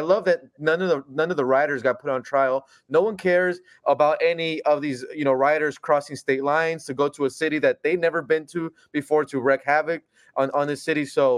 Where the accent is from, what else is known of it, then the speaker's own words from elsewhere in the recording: California, United States; I'm from California.